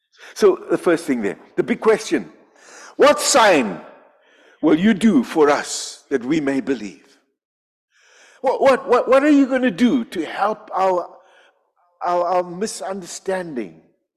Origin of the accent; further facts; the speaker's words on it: Bulawayo, Zimbabwe; And then one day, Billy Graham came to Rhodesia, to Bulawayo, my hometown.